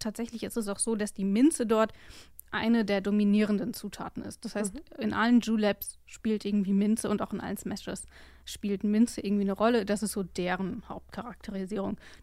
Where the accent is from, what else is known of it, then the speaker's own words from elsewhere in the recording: West Germany, Germany; Na gut, ich komme aus dem Westen